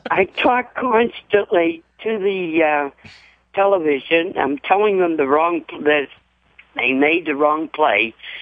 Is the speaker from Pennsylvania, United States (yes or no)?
yes; Pittsburgh, Pennsylvania, United States; Elliott, West End, Crafton, that area.